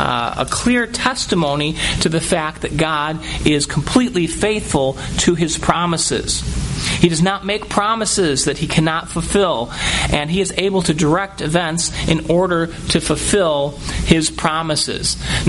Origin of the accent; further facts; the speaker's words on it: New York, United States; now in Iowa, United States; I grew up in New York State, but this has become our home now.